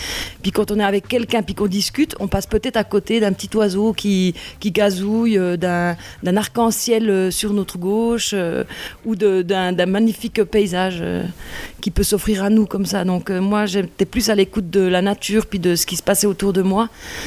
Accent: Switzerland; En 2007, j'ai quitté la Suisse à pied.

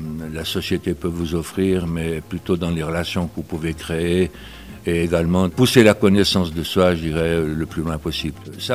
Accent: Yverdon, Vaud, Switzerland; born there; Je suis né moi-même à Yverdon, mais j'ai travaillé à Genève donc pour des raisons professionnelles. Mais mon grand-père était de Sainte-Croix, ma grand-mère était de la Côte-aux-Fées.

